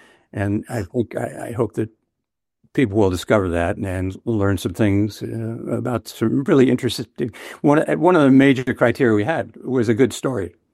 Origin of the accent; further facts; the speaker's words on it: Rockland County, New York, United States; I grew up in Rockland County, which is on the west side of the Hudson River, about 20 miles north of New York City.